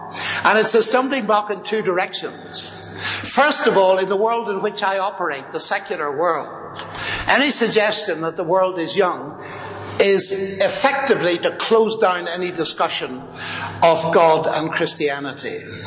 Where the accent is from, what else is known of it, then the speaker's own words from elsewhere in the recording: Armagh, Northern Ireland, United Kingdom; this is my home country, and I come from Armagh. You've heard of Armagh, haven't you? It's a way up country.